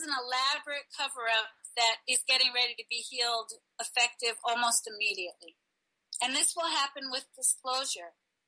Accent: Long Island, New York, United States; I grew up on Long Island. I graduated Long Beach High School in 1984. I have stood on top of the World Trade Centers as a little girl and looked out. And I understand the New Yorker perspective on this.

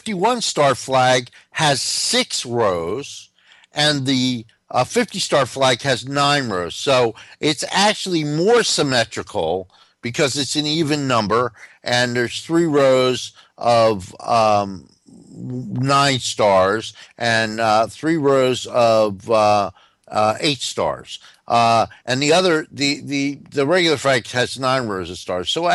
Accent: New Jersey, United States; You know, I'm from New Jersey, so originally, so it was either put a horse's head in your bed or unleash

